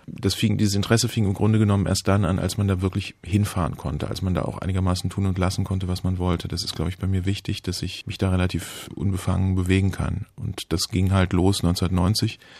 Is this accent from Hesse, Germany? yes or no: yes; Hesse, Germany; Also ich bin in der Nähe von Kassel geboren und aufgewachsen und habe auch hier in Hessen studiert, in Marburg. Habe in den 70er Jahren studiert